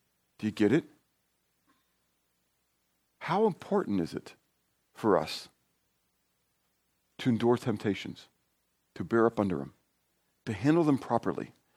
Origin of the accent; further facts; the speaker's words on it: United States; I'm an American.